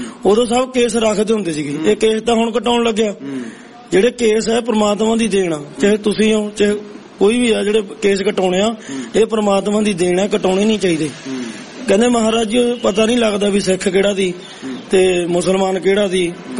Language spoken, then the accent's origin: Punjabi; Punjab, India; ਫਿਰ ਮਨਸਾ ਦੇ ਵੀ ਜਾਂਦੇ, ਸਾਡੇ ਇਲਾਕੇ ਚ ਬਹੁਤ ਜਾਂਦੇ, ਸਾਡਾ ਸੰਗਰੂਰ ਜ਼ਿਲ੍ਹਾ ਗਾ, ਤੇ ਉਧਰੋਂ ਜਾਂਦੇ ਆ ਗੰਢ ਜੋੜੇ